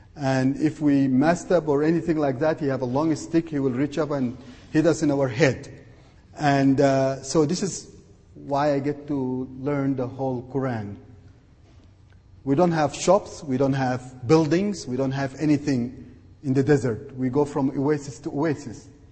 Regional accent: Sudan; English is a second language; moved away as an adult; now in Canada; Well, originally, actually, I came from Sudan. When I came to Canada, actually, I didn't speak any English.

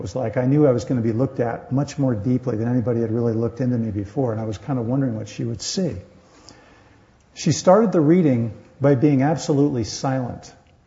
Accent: New England, United States; I was brought up on the East Coast, and I was brought up in one of those classic New England churches

